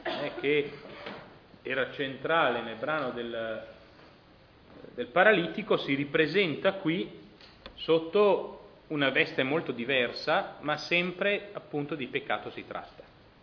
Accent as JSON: {"language": "Italian", "region": "Emilia-Romagna", "country": "Italy", "said": "io sono romagnolo di origine, a queste parti si dice meglio un morto in casa che un marchigiano alla porta"}